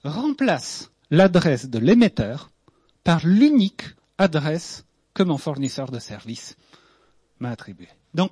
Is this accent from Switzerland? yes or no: no; Poland; Ce qui était mieux que là d'où je venais. Hein. J'ai grandi en Pologne avant.